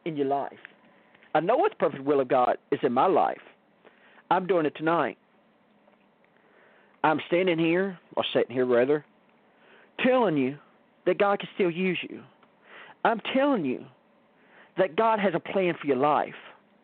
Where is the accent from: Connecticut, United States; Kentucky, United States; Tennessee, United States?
Kentucky, United States; Litchfield; I moved to Elizabethtown, It was about 30 miles away, which this church was in Elizabethtown. I'm from Litchfield.